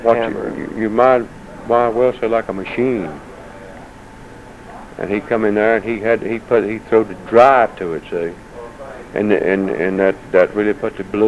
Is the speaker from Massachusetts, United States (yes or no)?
no; North Carolina, United States; and I'm a North Carolina boy, and I'm not saying because I'm from North Carolina